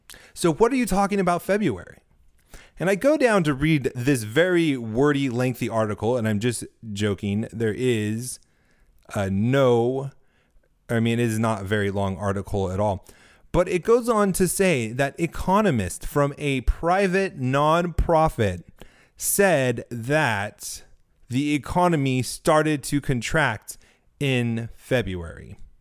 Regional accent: California, United States; even though I'm from California, live in the South now.

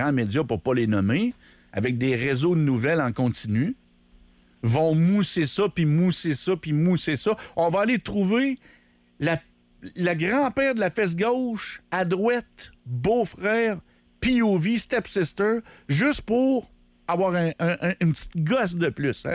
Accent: Canada; Je suis un Canadien français. Je te demande le respect d'être Canadien français

